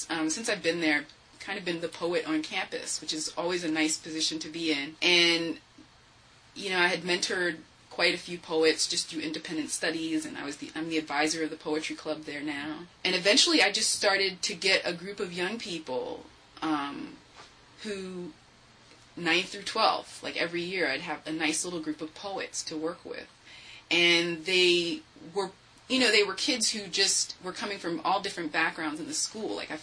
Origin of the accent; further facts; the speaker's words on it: Germantown, Pennsylvania, United States; born there; because I was born there. I didn't grow up there, but I was born in Germantown Hospital.